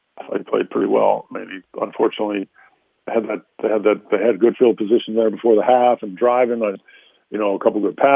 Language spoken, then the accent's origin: English; Philadelphia, Pennsylvania, United States; And I said, Mike, I grew up in Philadelphia and loved watching you play.